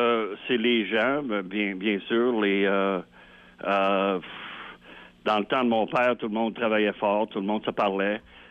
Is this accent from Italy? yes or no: no; Quebec, Canada; now in United States; Je suis québécois, mais je vis aux États-Unis.